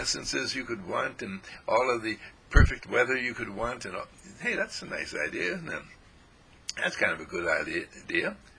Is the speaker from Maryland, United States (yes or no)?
no; California, United States; I'm a Californian coming in to New York.